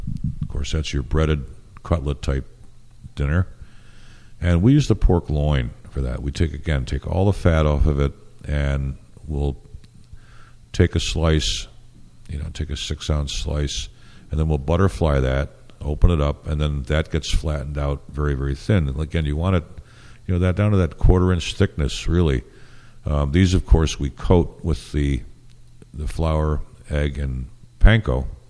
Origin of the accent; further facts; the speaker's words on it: Ireland; I'm Irish. I like potatoes.